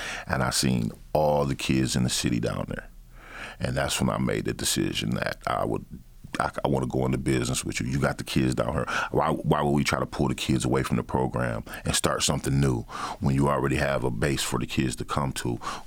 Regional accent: Battle Creek, Michigan, United States; also born or lived in Kalamazoo; I was born here in Kalamazoo, but raised in Battle Creek. Moved there when I was like five. So I'm a Battle Creeker.

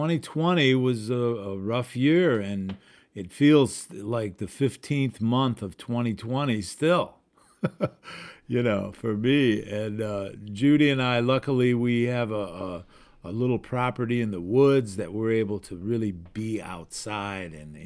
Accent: Cleveland, Ohio, United States; growing up in Cleveland, you know, my dad was one of the leading tenor players around Cleveland in his day.

